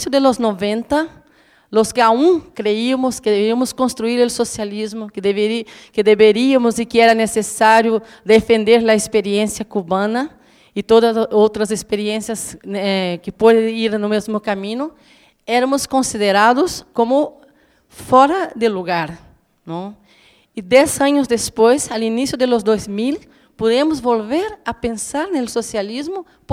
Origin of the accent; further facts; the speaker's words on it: Brazil; Spanish is a second language; No porque soy brasileña